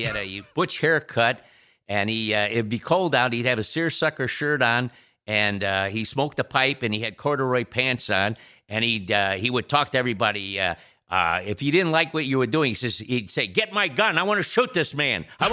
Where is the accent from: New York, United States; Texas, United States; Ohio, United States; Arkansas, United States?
Ohio, United States; Toledo; One of my buddies that I grew up with back in Toledo, a Greek kid by the name of George Fennedy, his wife.